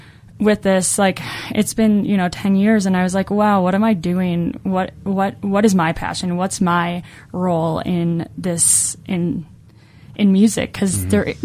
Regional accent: Minnesota, United States; I'm from Minnesota, so … was always huge.

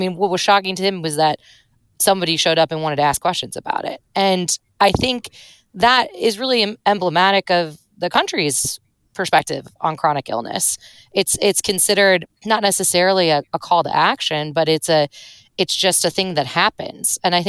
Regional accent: St. Louis, Missouri, United States; I'm from St. Louis, Missouri. I was a Midwest correspondent out there until this year when I joined the Washington Post.

